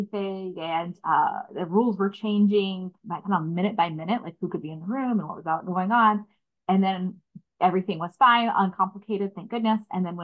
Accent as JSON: {"language": "English", "town": "Birmingham", "region": "Alabama", "country": "United States", "tie": "born or raised there", "said": "I grew up in Birmingham, Alabama."}